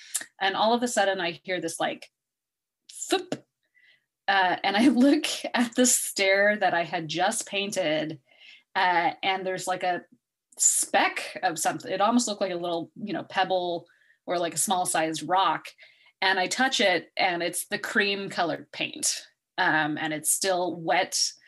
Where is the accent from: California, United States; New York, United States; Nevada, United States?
Nevada, United States; Henderson; We called him Tony because I grew up in Vegas area in Henderson.